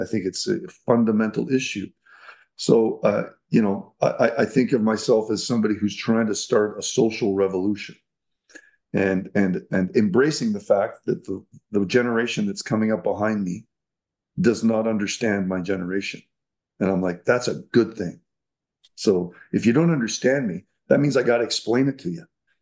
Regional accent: Montreal, Quebec, Canada; born and raised in Montreal.

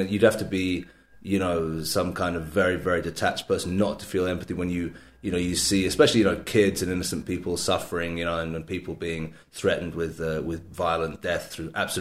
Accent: London, United Kingdom; moved away as an adult; now in Jerusalem, Israel; I've been here in Israel, actually here in Jerusalem, now getting on for 27 years. I'm originally from London in England. So I came here at the very start of the the end of the 80s, 90s.

